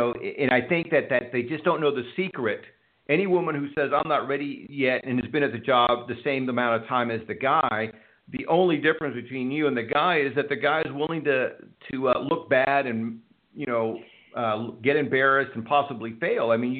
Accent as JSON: {"language": "English", "town": "Houston", "region": "Texas", "country": "United States", "tie": "born or raised there", "said": "even in Texas, now I grew up in Houston, Texas, but even in Texas, you just don't expect that."}